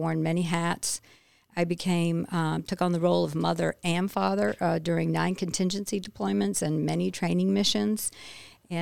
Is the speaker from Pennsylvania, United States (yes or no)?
no; Maine, United States; moved away; I'm originally from Maine, but I've been in the South longer than I was there.